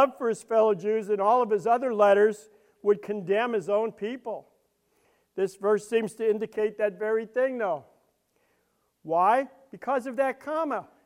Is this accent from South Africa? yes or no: no; Brooklyn, New York, United States; I didn't do so well in English either because I'm from Brooklyn.